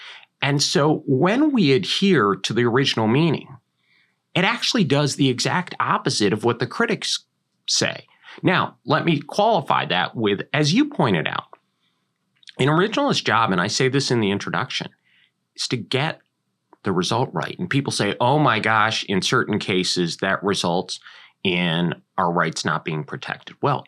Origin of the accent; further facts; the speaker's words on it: Ohio, United States; also born or lived in Detroit, Michigan; native, born in Detroit, but raised in Ohio. I love the great state of Ohio almost as much as I love my home state of Kentucky.